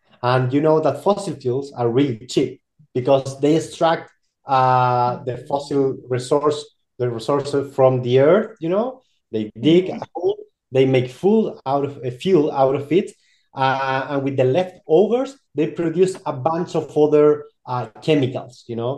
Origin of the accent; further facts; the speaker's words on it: Chile; Because as I mentioned, I'm from Chile. In Chile and in general in Latin America, our countries are based in natural resources, right?